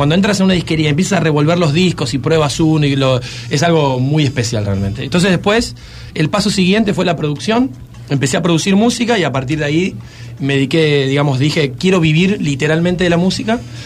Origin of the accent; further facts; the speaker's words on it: Argentina; vengo de Argentina. Vengo de Argentina, claro.